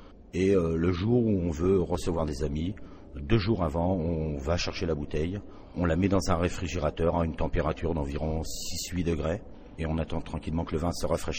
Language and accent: French; Grand Est, France; born there; Je suis né en Champagne, mais je ne suis pas né dans le Champagne